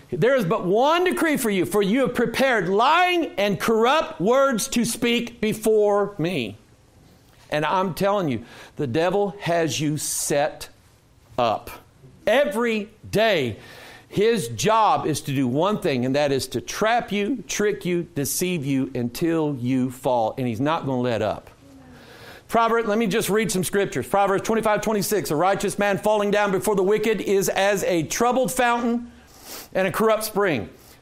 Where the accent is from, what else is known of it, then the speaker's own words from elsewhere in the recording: Pine Bluff, Arkansas, United States; born there; I came from the same dirt you came out of. I was born in Pine Bluff, Arkansas. So don't take me long coming down here to start saying y'all and how y'all doing.